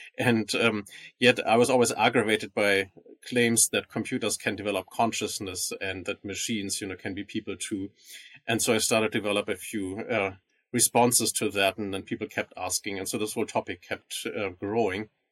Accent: Germany; also born or lived in Hamburg / Freiburg / Munich; No, I'm from the north. I was born in Hamburg and grew up a little northwest from there, partly even on an island in the North Sea. And then I studied in Freiburg in the southwest of Germany, and then also in Munich where I did my doctorate.

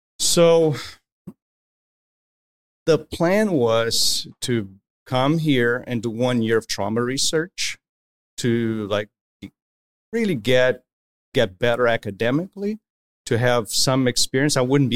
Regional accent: Belo Horizonte, Minas Gerais, Brazil; now in United States; I'm from Belo Horizonte, which is one of the capitals in the southeast, in the state of Minas Gerais. So I was born and raised.

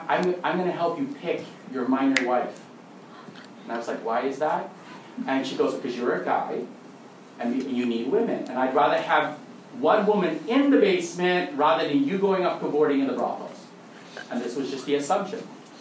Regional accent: Thailand; I grew up in Thailand, and this is something that I discovered because it's a non-Christian culture.

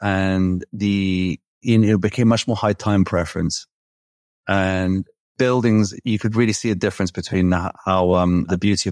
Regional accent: Belgrade, Serbia; where I'm living right now in Belgrade, my home country

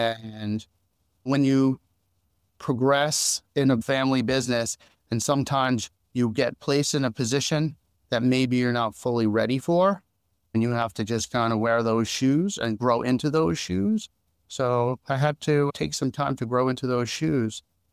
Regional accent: Freeport, New York, United States; I was born in Freeport, New York and grew up till about fourth grade in Freeport, New York.

